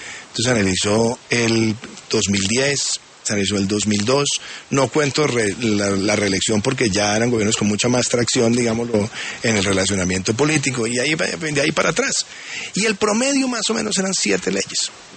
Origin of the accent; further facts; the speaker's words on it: Colombia; como colombianos nosotros tengamos claro